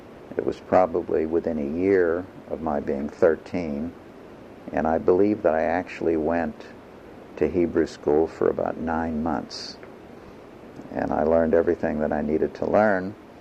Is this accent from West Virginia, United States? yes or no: no; East Pittsburgh, Pennsylvania, United States; We grew up in East Pittsburgh, where my father had his business. This was an industrial town, a small town. The main industry in the town was Westinghouse.